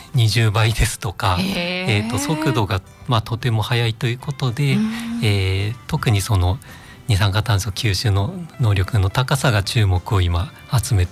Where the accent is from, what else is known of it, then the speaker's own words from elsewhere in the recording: Sapporo, Hokkaido, Japan; ずっと札幌でした。